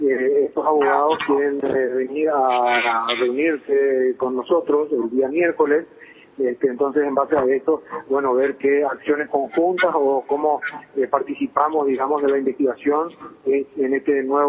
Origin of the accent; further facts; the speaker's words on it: Asunción, Paraguay; soy de Asunción, de la capital, ¿verdad? Pero, y esto, bueno, como sabes, está a 300 kilómetros.